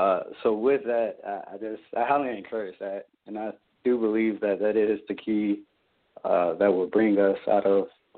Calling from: Newport News, Virginia, United States; I'm from Newport News, Virginia.

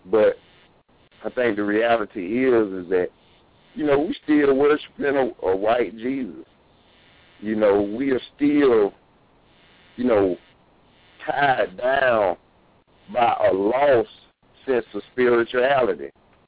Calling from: Greenville, United States; from Greenville.

